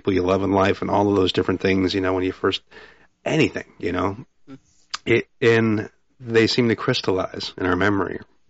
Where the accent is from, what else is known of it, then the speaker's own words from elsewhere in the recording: South Dakota, United States; Back where I grew up in South Dakota, 40,000 was like a big city that you'd travel to go to the mall and stuff.